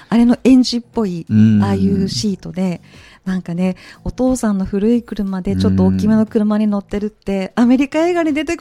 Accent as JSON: {"language": "Japanese", "region": "Nagano", "country": "Japan", "tie": "born or raised there", "also_born_or_lived": "Osaka", "said": "私長野県育ちで、大阪生まれの長野県育ちで、で、飯田市に住んでる時に"}